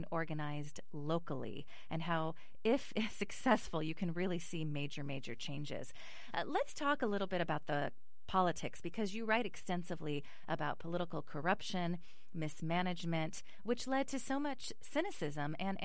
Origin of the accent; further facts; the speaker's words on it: Petaluma, California, United States; I remember growing up in Petaluma and driving around the Bay Area with my family